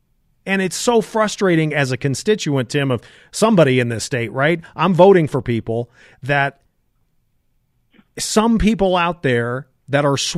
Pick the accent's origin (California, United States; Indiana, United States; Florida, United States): California, United States; And in California, God knows what they're doing out there in my home state.